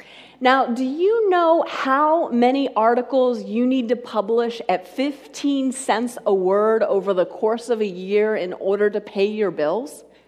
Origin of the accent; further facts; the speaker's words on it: Steamboat Springs, Colorado, United States; one of the side jobs that I picked up in my hometown of Steamboat Springs, Colorado, was teaching skiing to children.